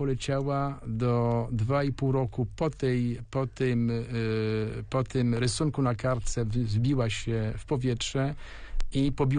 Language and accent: Polish; Łódź, Łódź Voivodeship, Poland; No to jako Łodzianin, jako Polak, moim marzeniem jest